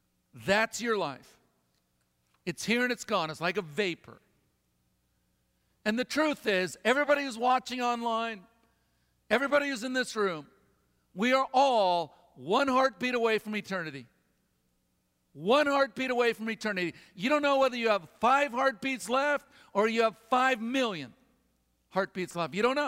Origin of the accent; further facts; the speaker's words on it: United States; I mean, I'm an American.